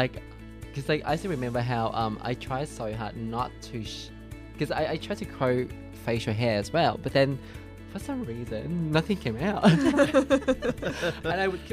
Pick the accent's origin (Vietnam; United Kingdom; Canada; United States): Vietnam; because I grew up in Vietnam